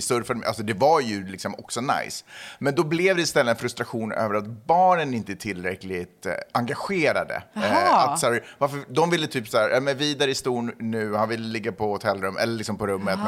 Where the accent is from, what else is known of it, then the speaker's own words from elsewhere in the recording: Sweden; jag är född och uppvuxen i Sverige.